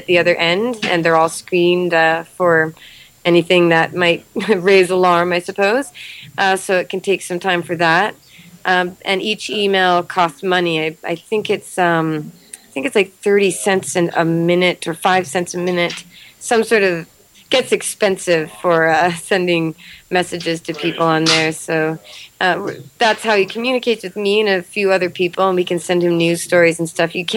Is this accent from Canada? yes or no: yes; Kamloops, British Columbia, Canada; I'm born in Kamloops, BC, British Columbia here. And I was born and raised there.